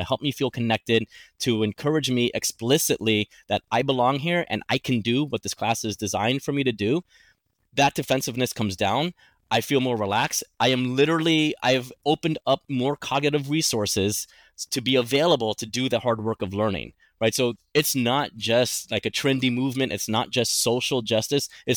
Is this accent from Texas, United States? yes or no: no; Miami, Florida, United States; Not only was I growing up in Miami, Florida, which is a highly, highly diverse city, a city that grew in diversity before it was able to grow in the infrastructure to support diversity, right?